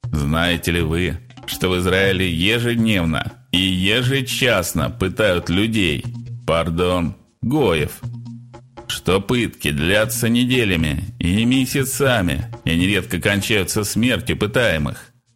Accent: Akademgorodok, Novosibirsk Oblast, Russia; 1968 году я писал на стенах моего родного города Академгородка «Руки прочь от Чехословакии».

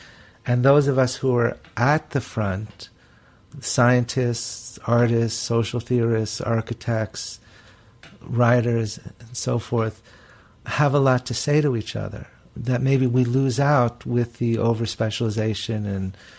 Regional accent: New York, United States; moved away as an adult; now in Toronto, Canada; as a New Yorker, you know, who moved to Toronto

